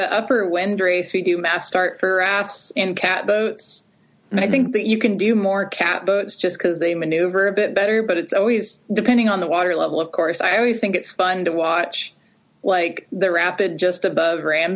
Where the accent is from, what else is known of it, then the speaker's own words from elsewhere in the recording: Grants Pass, Oregon, United States; so I grew up in Grants Pass and spent a lot of time at Patrick's Creek, like as a little kid.